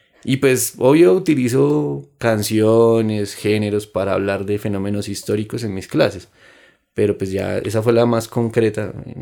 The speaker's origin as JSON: {"language": "Spanish", "country": "Colombia", "said": "yo entiendo que como colombianos deseemos y tengamos un anhelo de la paz"}